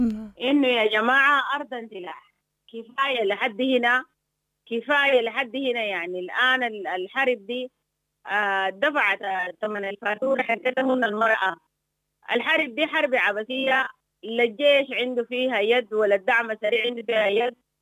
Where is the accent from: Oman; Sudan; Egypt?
Sudan; بوجه صوت للشعب السوداني كلنا كسودانيين بإنه نحن نجيب وقفة واحدة ضد إنه تجيب هذه الحرب العبثية